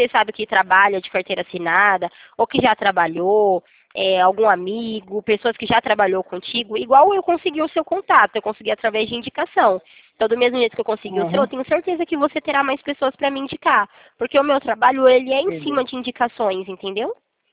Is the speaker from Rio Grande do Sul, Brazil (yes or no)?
no; Presidente Prudente, São Paulo, Brazil; eu sou de Presidente Prudente, interior de São Paulo